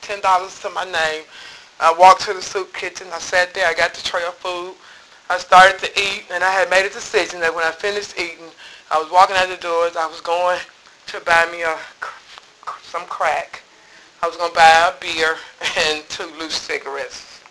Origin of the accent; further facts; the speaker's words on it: Alabama, United States; moved away; also born or lived in Detroit; I told y'all I was from Alabama. And every summer I had to work in the fields and do things every summer, garden and all that, and I didn't like it.